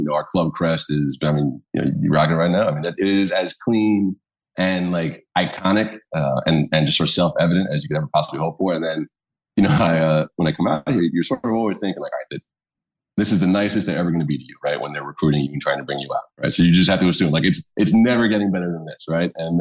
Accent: Brooklyn, New York, United States; So, you know, I'm from Brooklyn, New York, born and bred New Yorker, never lived outside New York, so I moved out here.

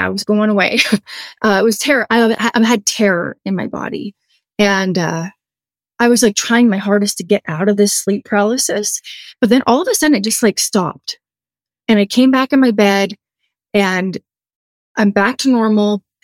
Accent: East Coast, Canada; And I'm actually from the East Coast in Canada.

